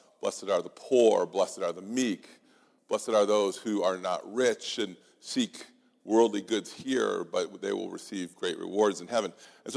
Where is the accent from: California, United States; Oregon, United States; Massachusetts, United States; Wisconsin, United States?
Massachusetts, United States; Boston; now in Philadelphia, United States; I'm from Boston area, so I'm a real outsider in Philadelphia